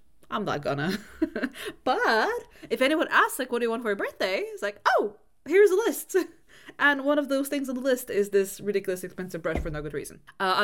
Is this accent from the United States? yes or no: no; Bulgaria; now in United Kingdom; Growing up in Bulgaria, like, because Bulgaria is one of those countries in Europe that's we get both extremes.